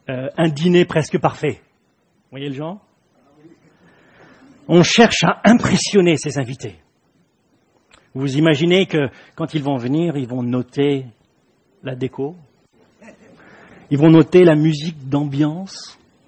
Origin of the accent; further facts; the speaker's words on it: France; On imagine en tant que Français qu'il faut nécessairement entrée, plat, salade, fromage et dessert